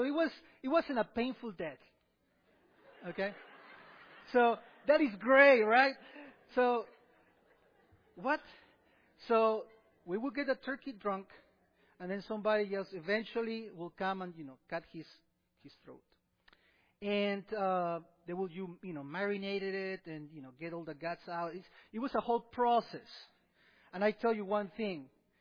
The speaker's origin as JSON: {"language": "English", "country": "Peru", "tie": "born or raised there", "said": "I also had a family tradition growing up in Peru."}